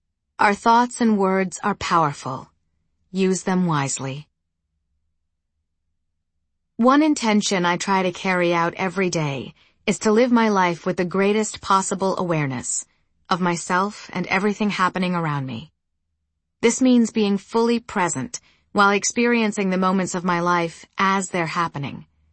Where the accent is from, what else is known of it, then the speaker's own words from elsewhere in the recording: Brazil; moved away as an adult; now in Los Angeles, United States; Growing up in Brazil, I had a few mongrel dogs, Xuxa, Susie, Fofo, Preto. And after moving to LA in my early 20s, I went to the South Central Pound